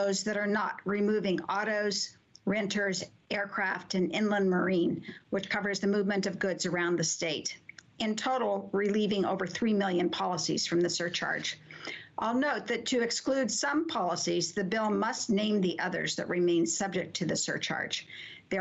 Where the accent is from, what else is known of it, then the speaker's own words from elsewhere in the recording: Ashland, Oregon, United States; My hometown, Ashland, is 9th.